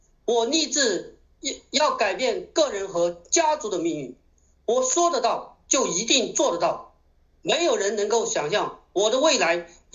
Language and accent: Chinese; Xinyang, Henan, China; moved away as an adult; now in Hangzhou, China; 来自美丽的大别山军区河南信阳，在杭州工作5年多的时间。我非常热爱我的故乡信阳和我的第二故乡美丽的大城市杭州。